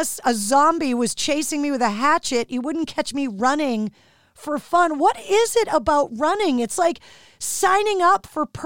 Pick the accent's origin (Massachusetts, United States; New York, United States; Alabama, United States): Massachusetts, United States; Boston; I ran the Boston Marathon a few years ago, which growing up in Boston, it's kind of that Everest, right?